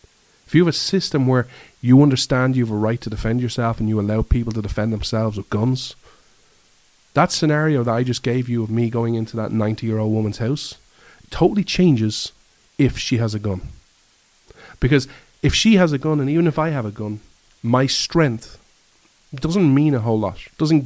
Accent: Ireland; I want to explain to you why I, as an Irishman, am so pro Second Amendment.

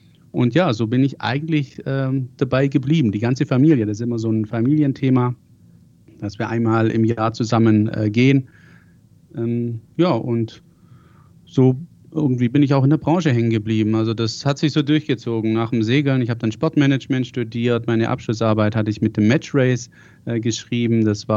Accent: Baden-Württemberg, Germany; accent: Swabian; Ich komme aus dem Schwabenländle, das hört man mir meistens an meinem Dialekt. Ich habe es auch nicht wegbekommen, obwohl ich auch mal 3 Jahre in Hamburg gewohnt habe

